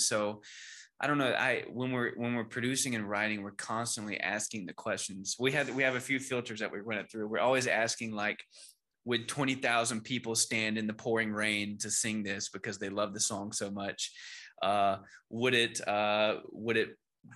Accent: Georgia, United States; now in Nashville, United States; I'm from Georgia, and we moved here in 2015.

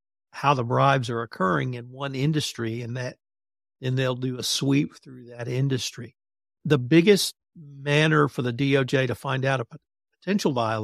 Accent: Houston, Texas, United States; So I'm from Houston, or I was from Houston, and energy obviously is a big part of Houston.

